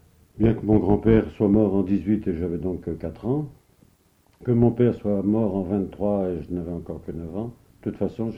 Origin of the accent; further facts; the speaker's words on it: Boulogne-sur-Mer, Hauts-de-France, France; also born or lived in Malo-les-Bains / Calais; c'est pour ça que moi je suis né à Malo-les-Bains, parce que ma mère était à Malo-les-Bains, mon père était embarqué à Dunkerque. Puis après, du temps tout môme, j'ai été à Boulogne, puis à Calais